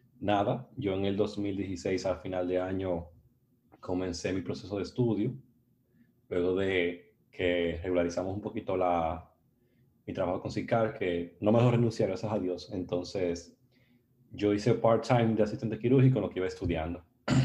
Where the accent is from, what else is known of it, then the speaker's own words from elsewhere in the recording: Santiago, Dominican Republic; also born or lived in Puerto Rico; Yo nací en Puerto Rico, criado en Santiago, República Dominicana.